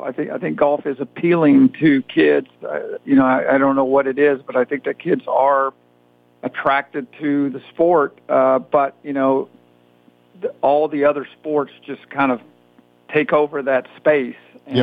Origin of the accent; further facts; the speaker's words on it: Texas, United States; where I grew up out in West Texas and went to Permian, which was the high school featured in Friday Night Lights.